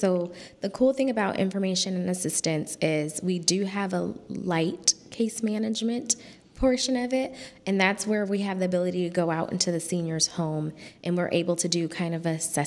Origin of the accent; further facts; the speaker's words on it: California, United States; now in Napa, United States; I'm originally from the Bay Area. I've been in the community for about 4 years now in Napa.